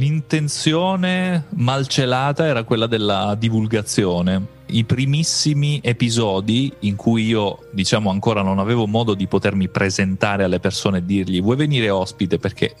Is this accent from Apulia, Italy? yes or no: no; Sicily, Italy; io sono siciliano